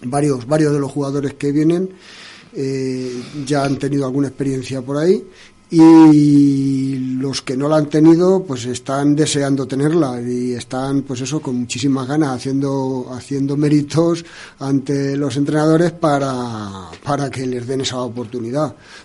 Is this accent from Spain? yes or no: yes; Spain; Los dos somos españoles